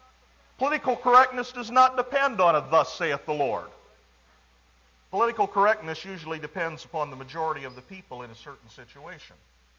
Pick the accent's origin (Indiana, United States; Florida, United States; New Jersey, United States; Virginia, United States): Indiana, United States; South Bend; I was in my hometown of South Bend, Indiana, just a few weeks ago